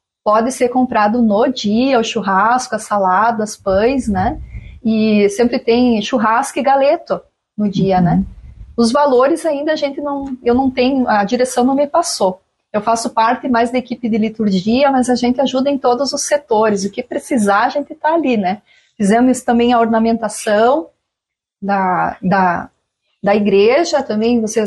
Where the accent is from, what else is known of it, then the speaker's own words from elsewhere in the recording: Jacuizinho, Rio Grande do Sul, Brazil; born there; eu não sou uma filha desta terra, de São Lourenço. Eu nasci em Jacuizinho